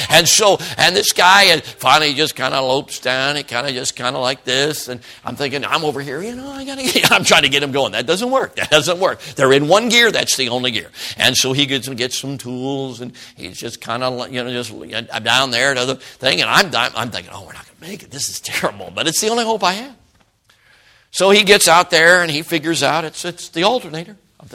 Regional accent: Southern United States, United States; Okay, but anyway, I'm a southerner, okay.

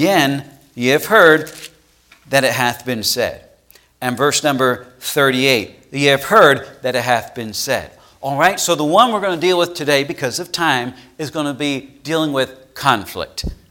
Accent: Pennsylvania, United States; Because growing up, where I grew up in Pennsylvania, breakfast foods were simply this: bacon, sausage, ham, and scrapple.

